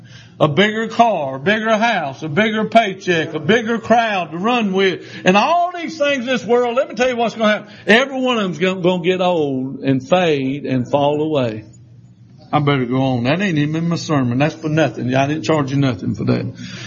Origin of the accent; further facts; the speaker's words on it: Lancaster, South Carolina, United States; You know, I come from Lancaster. We don't have but one culture down there, redneck.